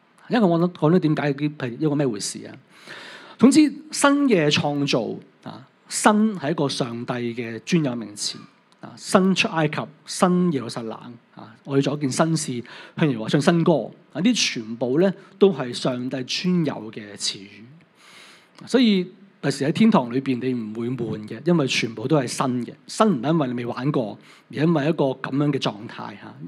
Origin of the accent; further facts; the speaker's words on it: Hong Kong; 即是我们香港这边就说不要惯